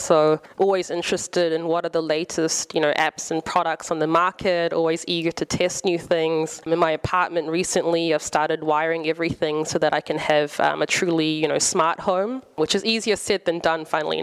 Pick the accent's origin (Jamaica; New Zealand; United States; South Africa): New Zealand; So I'm from New Zealand.